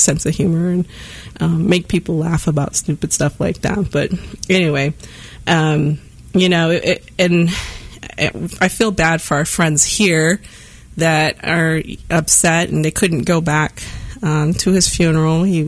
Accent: New Mexico, United States; I'm far away from New Mexico. He was far away from Arizona. And we developed these family type relationships, mm-hmm. even though we may not be from the same tribes. You know, you're yeah. Lakota, I'm Pueblo

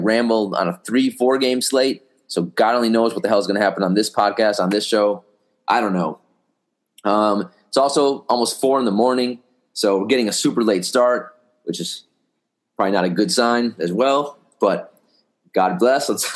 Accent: Wisconsin, United States; I mean, I'm from Wisconsin originally. I was pretty close to Chicago.

